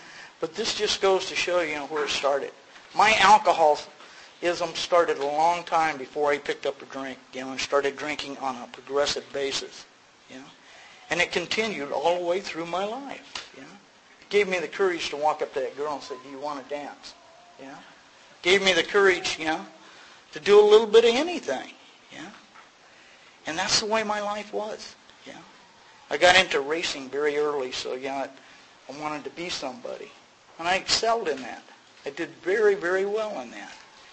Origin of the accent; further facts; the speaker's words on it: Galveston, Texas, United States; born there; I was born in Galveston, Texas.